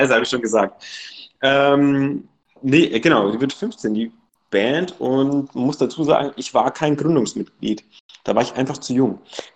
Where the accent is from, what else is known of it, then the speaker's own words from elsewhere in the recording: Bamberg, Bavaria, Germany; Ich komme ja auch aus dem Hain. Ich bin ja Bamberger